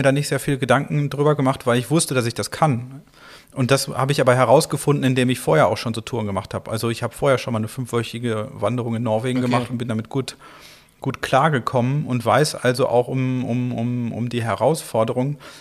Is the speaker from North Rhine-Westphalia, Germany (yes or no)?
yes; North Rhine-Westphalia, Germany; Ich komme ja aus dem Ruhrgebiet